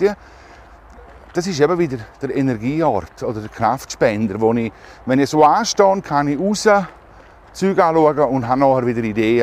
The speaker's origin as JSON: {"language": "German", "town": "Cazis", "region": "Graubünden", "country": "Switzerland", "said": "Ich komme aus dem Bündnerland, besser gesagt aus Katzis, bin 46, dreifacher Familienvater"}